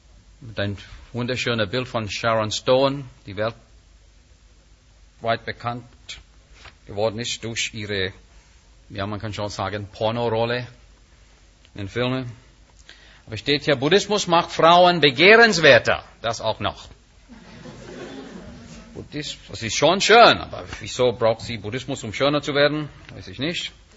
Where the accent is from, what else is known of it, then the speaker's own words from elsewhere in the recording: India; Interessante Beobachtung als Inder, finde ich das sehr komisch eigentlich.